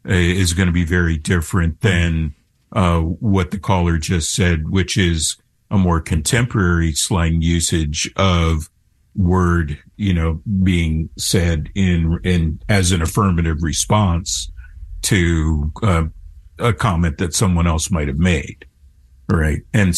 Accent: Los Angeles, California, United States; So I'm a local boy, and I did my linguistic research in Pacoima. So LA is my hometown. I love LA. I miss LA. I've got family still living there.

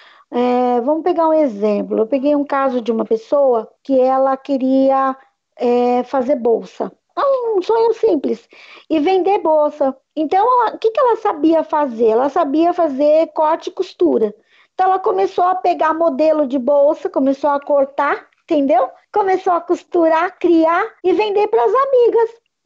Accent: Santo André, São Paulo, Brazil; born there; Nasci aqui no ABC, em Santo André, São Caetano, nessa região gostosa aqui, uma cidade provinciana, com hábitos metropolitanos.

